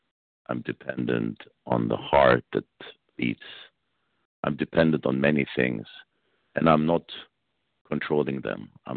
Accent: Florida, United States; I'm from Florida.

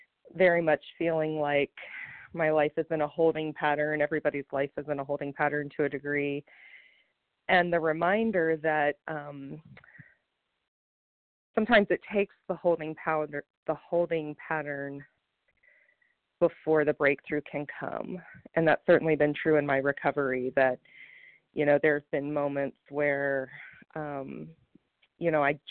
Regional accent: West Virginia, United States; I'm actually from West Virginia.

